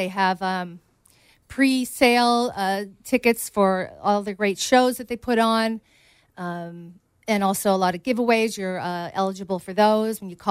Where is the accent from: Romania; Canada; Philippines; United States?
Canada; I don't know if you know, I'm from Canada. Those are my roots.